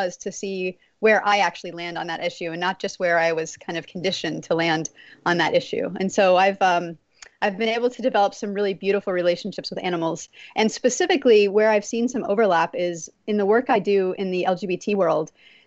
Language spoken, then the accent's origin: English; Texas, United States; I've always had pets growing up, but I grew up in Texas